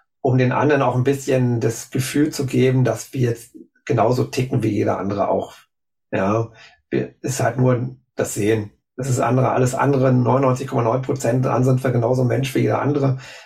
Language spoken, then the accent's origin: German; Berlin, Germany; ich bin Berliner. Ja, also ich bin in Wilmersdorf, wer sich auskennt, ne? Also City, aufgewachsen. Okay. Ja. Bin dann mit 9 Jahren mit meinen Eltern nach Spandau gezogen. Das war damals noch 80er Jahre. Das heißt, damals noch war Spandau Stadtrand und Dorf.